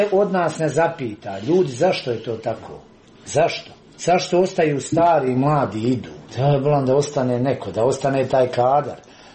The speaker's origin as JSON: {"language": "Bosnian", "country": "Bosnia & Herzegovina", "tie": "born there", "said": "Ljudi, ja sam rođen u Bosni i Hercegovini, to je moja zemlja."}